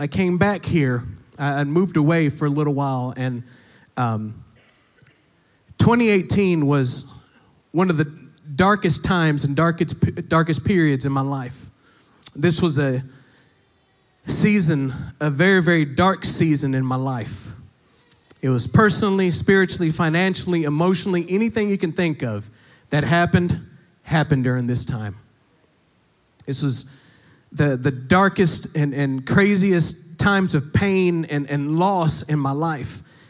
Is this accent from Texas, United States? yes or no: yes; Fort Worth, Texas, United States; So I was 14 years old. I was born and raised in Fort Worth